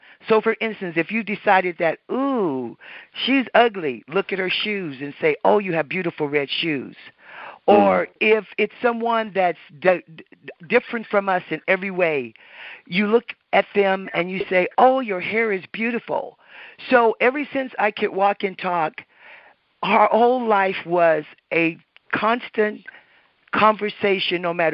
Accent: Alaska, United States; I'm 62 years old, and I had an amazing mother. We were raised in Alaska

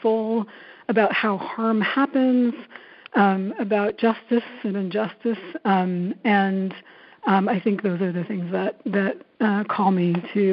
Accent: New York, United States; I grew up in New York. They were the only people in our family to leave India

